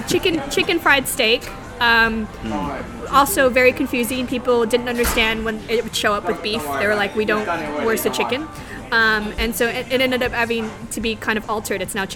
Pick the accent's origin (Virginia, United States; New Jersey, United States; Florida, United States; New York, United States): Virginia, United States; moved away as an adult; now in London, United Kingdom; You know, I've born and raised in Virginia, and I've never felt home in the way that I felt home here.